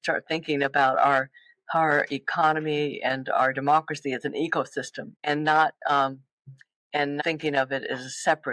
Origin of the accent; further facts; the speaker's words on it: Texas, United States; I grew up in Texas, which is pretty funny. I could smell the stockyards almost from my home.